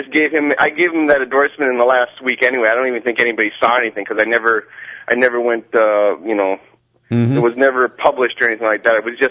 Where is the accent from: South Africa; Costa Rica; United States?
United States; Superior, Wisconsin; I'm from Superior, so Superior 70-30 Democrat Republican.